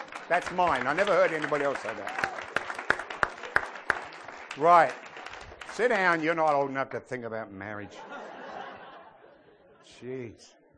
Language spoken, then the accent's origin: English; England, United Kingdom; I can't mark them because I'm English.